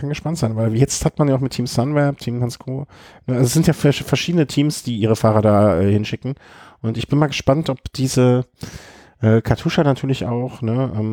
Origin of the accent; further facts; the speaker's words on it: North Rhine-Westphalia, Germany; Meine Heimat rund um Köln.